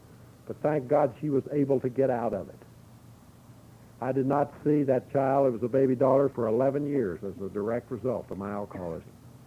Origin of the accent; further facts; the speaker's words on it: Lexington, Kentucky, United States; And I go back to my hometown, which is Lexington, Kentucky, and I decide to go in the family business.